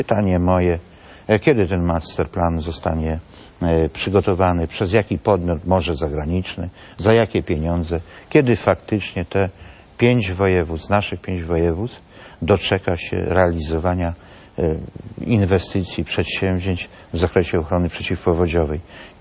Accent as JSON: {"language": "Polish", "region": "Subcarpathian Voivodeship", "country": "Poland", "said": "Bardzo brzydkie określenia tam u mnie na Podkarpaciu, tych zjawisk tak widocznych."}